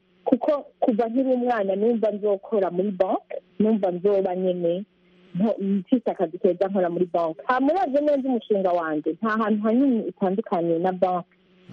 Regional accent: Burundi; I'm Burundian, I'm 22 years old

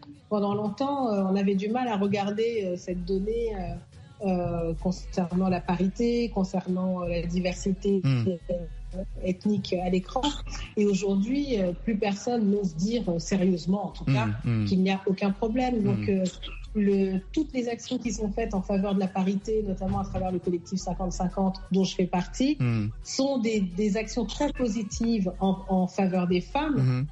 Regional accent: France; also born or lived in Mali / Senegal; moi je viens d'Afrique de l'Ouest, du Mali et du Sénégal, et j'ai grandi en France

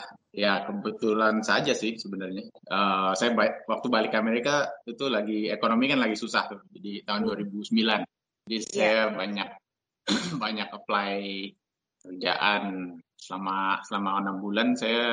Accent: Jakarta, Indonesia; born there; Jakarta, Indonesia.

